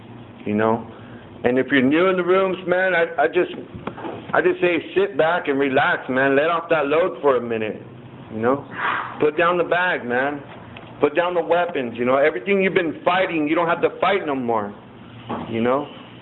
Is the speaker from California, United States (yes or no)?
yes; Santa Maria, California, United States; I was born and raised right here in Santa Maria. It's a big town today. It wasn't when I was growing up, though, let me tell you. You know, it was real small. And it was like I was related to every Mexican family in Santa Maria.